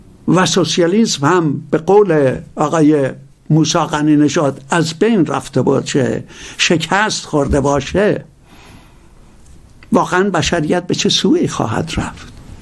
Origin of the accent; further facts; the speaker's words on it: Iran; از من پرسید اهل کجایی؟ بهش گفتم ایران.